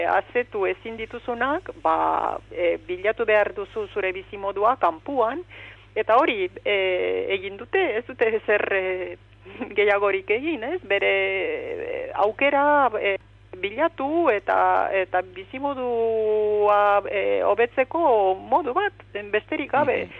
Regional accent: Romania; now in Spain; ni Errumaniakoa naiz, hor jaio naiz eta Errumaniarra sentitzen naiz, baina 16 urte daramatzat hemen, eta egia zan hemengoa ere sentitzen naiz, hemen bizi naiz

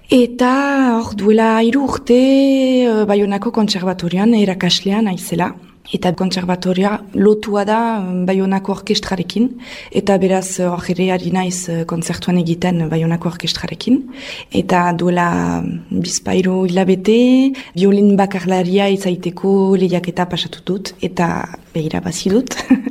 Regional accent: Nouvelle-Aquitaine, France; also born or lived in Bayonne / San Sebastián / Toulouse; beraz Euskal Herrikoa naiz, iparraldekoa. Zazpi urtetan astintzen biolina jotzen, Baionako kontserbatorioan.

